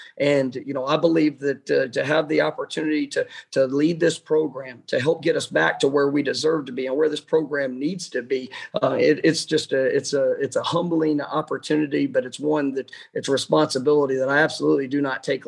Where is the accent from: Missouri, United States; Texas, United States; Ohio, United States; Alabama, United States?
Texas, United States; Dallas; I grew up in Dallas, Texas. And when I was 12 years old